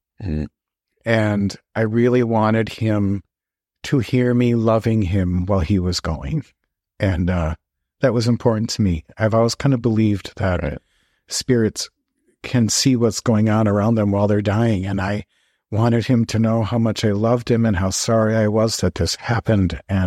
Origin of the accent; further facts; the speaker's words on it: Minneapolis, Minnesota, United States; now in Palm Springs, United States; The Twin Cities, Minneapolis, St. Paul of Minnesota.